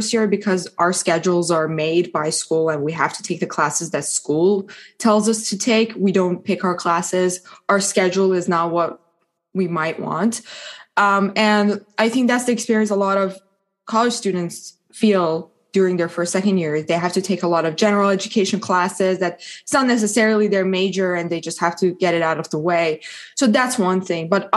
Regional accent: Iran; So as you know, I was born and raised in Iran, and I spent a lot of time figuring out what I wanted to do.

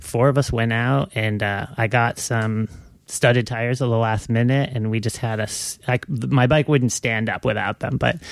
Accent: Minnesota, United States; I grew up in Minnesota

